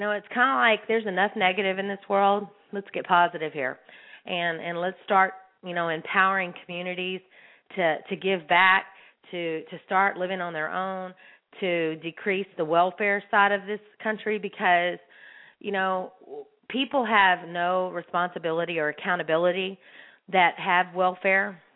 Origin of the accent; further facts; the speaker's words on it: Texas, United States; now in Nashville, United States; I was really saddened to see in my home state of Texas how I'm in Nashville, but my home state of Texas just had the little election